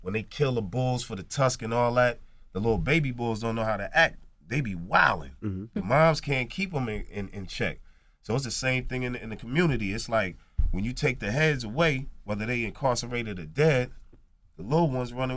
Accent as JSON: {"language": "English", "region": "New Jersey", "country": "United States", "said": "No, we from Jersey. Well, you know, we take it. We the sixth borough because we love the Mecca."}